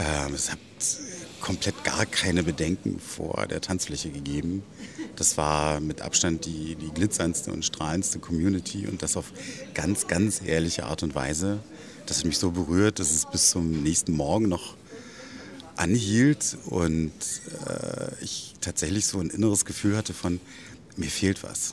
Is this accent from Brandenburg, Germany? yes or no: yes; Cottbus, Brandenburg, Germany; Bei uns war das zu Ostzeiten, also ich komme aus Cottbus, gang und gäbe, dass die ganze Klasse Tanzstunde gemacht hat.